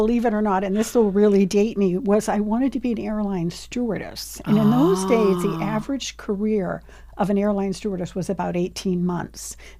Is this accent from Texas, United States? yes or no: no; Scituate, Massachusetts, United States; I'm from Massachusetts. So it's kind of funny because I've been back in Massachusetts since 1987. Okay. So for many years, I've been here. Yeah. But what happened was I grew up in Scituate on Gannett Road